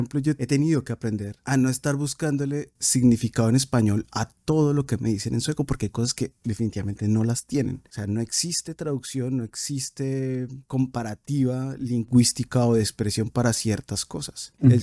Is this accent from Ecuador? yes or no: no; Colombia; como decimos también coloquialmente en Colombia, se pasan por la galleta la Real Academia de la Lengua.